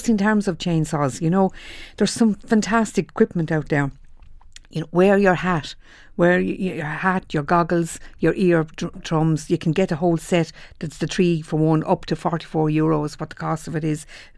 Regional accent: Leinster, Ireland; When I was growing up in South Wicklow, everybody had a generator because we lost the electricity so regularly.

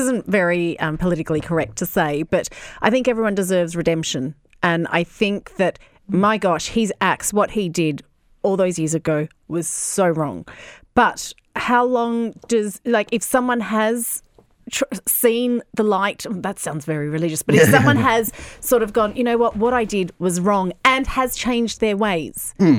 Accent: Australia; I went, oh, from Australia.

